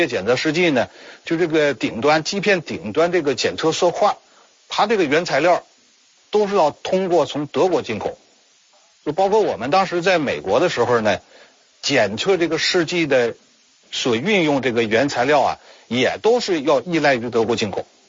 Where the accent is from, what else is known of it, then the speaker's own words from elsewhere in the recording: China; 本身我作为华人，作为国人，咱们国家现在糖尿病这个患者2.3亿多